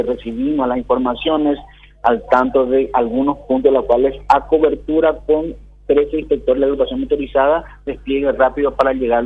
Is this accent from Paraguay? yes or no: yes; Paraguay; soy paraguayo sobre todas las cosas.